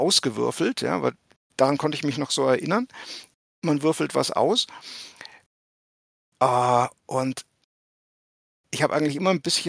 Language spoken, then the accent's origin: German; Erlangen, Bavaria, Germany; Und das war in meiner Heimatstadt in Erlangen